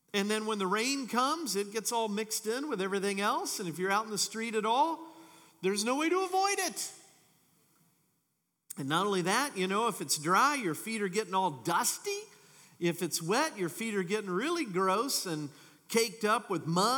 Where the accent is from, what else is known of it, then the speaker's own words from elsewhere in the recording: Kentucky, United States; And I get, being from Kentucky, you know, when you start traveling, it comes with a lot of jokes, believe you me.